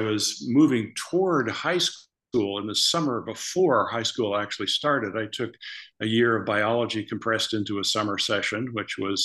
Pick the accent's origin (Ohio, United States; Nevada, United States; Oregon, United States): Oregon, United States; Eugene; Right here in Eugene, Oregon.